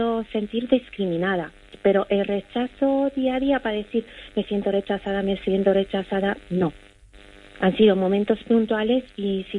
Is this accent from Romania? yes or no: yes; Transylvania, Romania; Spanish is a second language; now in La Almunia de Doña Godina, Spain; Llegué hace 20 años desde Transilvania.